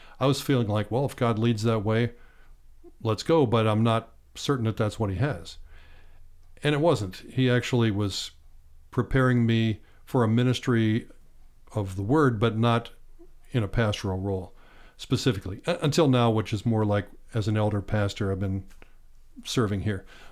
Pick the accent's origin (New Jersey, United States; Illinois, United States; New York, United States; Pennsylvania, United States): Pennsylvania, United States; Bedford; Grew up on a farm 7 miles outside of Bedford, Pennsylvania, south central part of Pennsylvania.